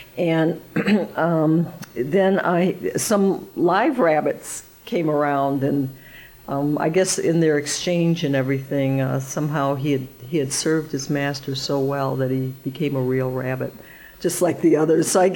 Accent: Detroit, Michigan, United States; No, I grew up in Detroit.

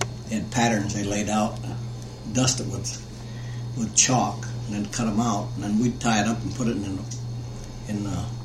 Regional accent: Battle Creek, Michigan, United States; born there; I was born in Battle Creek. I was raised all over. Folks moved a lot.

